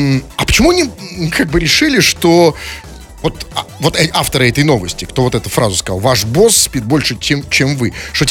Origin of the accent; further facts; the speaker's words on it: Butovo, Moscow, Russia; Я из Бутово, я в Бутово.